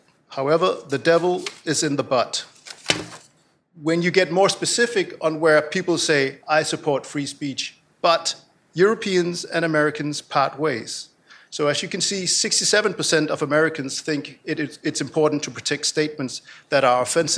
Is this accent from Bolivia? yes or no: no; Denmark; In my home country, Denmark